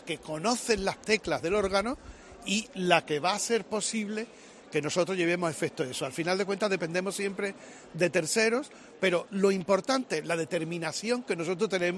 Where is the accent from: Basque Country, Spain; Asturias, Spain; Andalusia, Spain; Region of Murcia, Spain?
Andalusia, Spain; Seville; Yo no es que sea Sevilla, yo soy un sevillano más.